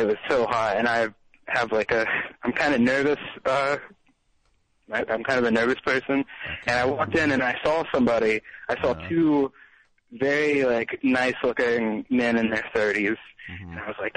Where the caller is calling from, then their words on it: Georgia, United States; I'm from Georgia. I'm from Southeast Georgia.